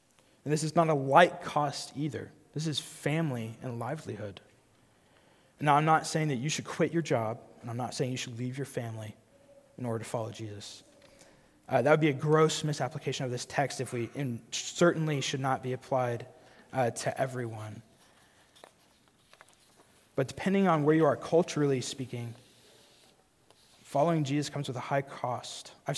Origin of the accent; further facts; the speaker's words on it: Huntsville, Alabama, United States; growing up in Huntsville, Alabama, it was weird if you didn't go to church.